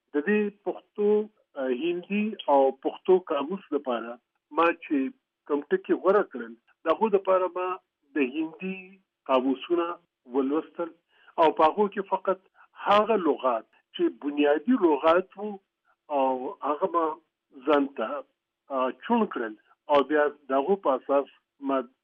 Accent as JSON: {"language": "Pashto", "town": "Barikot", "region": "Khyber Pakhtunkhwa", "country": "Pakistan", "tie": "born or raised there", "also_born_or_lived": "Swat", "said": "او څو وخت چې د پنځه شپږو میاشتو وم نو د سوات منګورې ته زموږ کډه راغله او زما شاوخوا د څلور پنځو کالو په عمر کې زموږ بیارانو تاریخي ښار بریکوټ ته نو ما خپل لومړني کلونه"}